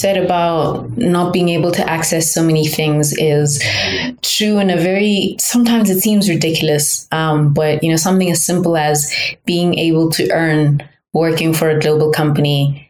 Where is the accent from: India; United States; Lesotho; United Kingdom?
Lesotho; I myself qualified outside of the fact that I came from Lesotho.